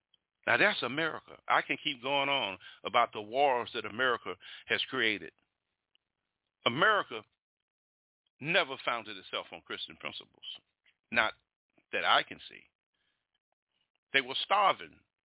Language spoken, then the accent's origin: English; United States; now in Jamaica; from what I see being an American, I live in Jamaica now.